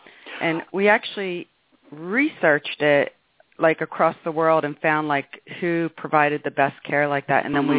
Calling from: Marco Island, Florida, United States; Marco Island, Florida.

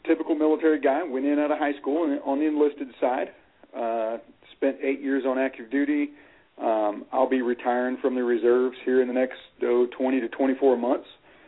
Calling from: Loveland, Colorado, United States; Loveland, Colorado.

